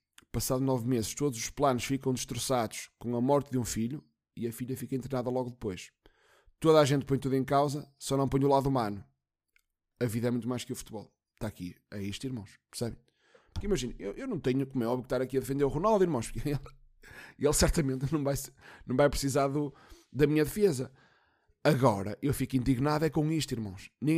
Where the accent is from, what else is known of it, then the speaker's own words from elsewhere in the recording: Portugal; sou português, caralho. Tenho orgulho em ser português.